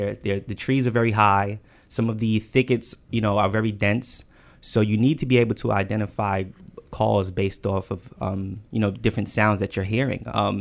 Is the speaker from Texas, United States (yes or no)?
no; Bronx, New York, United States; When I was growing up in the Bronx, I've always been infatuated with animals